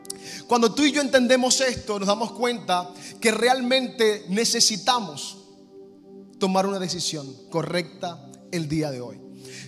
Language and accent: Spanish; Maracaibo, Zulia, Venezuela; Ciertamente venimos de Maracaibo, Venezuela.